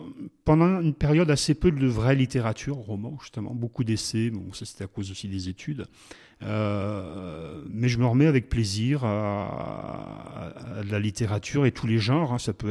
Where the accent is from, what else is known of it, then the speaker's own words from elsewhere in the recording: Toulouse, Occitanie, France; ce qui était un peu plus court quand on vient de Toulouse, quoi.